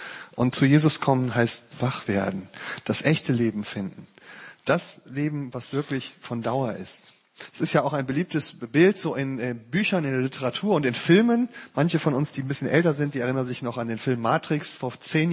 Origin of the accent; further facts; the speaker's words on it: Rhineland, Germany; Das ist für mich als Rheinländer übrigens sehr schön, dass das auch zusammenpasst.